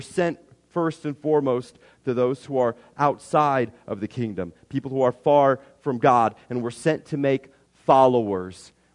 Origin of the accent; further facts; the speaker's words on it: Waverly, Nebraska, United States; Growing up in Waverly, I swore I was not going to live here.